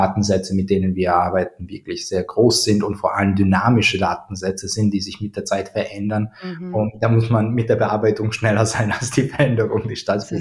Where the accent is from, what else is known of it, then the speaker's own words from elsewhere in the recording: Croatia; ich komme aus Kroatien, also wenn du direkt am Meer wohnst, dann hast du Salz und Luftfeuchtigkeit und den Wind